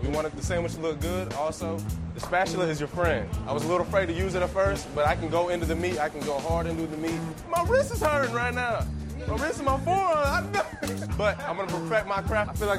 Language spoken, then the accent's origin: English; Dayton, Ohio, United States; I grew up in Dayton, Ohio. The great rich state of Buckeyes.